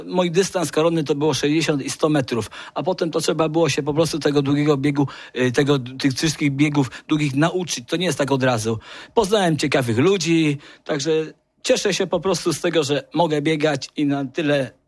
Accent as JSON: {"language": "Polish", "town": "Buk", "region": "Greater Poland Voivodeship", "country": "Poland", "said": "jestem biegaczem z Buku."}